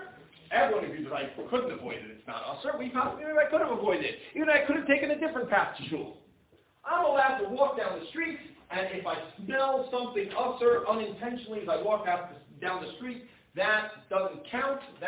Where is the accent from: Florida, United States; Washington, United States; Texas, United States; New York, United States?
New York, United States; Brooklyn; growing up in Brooklyn, I had Italian neighbors.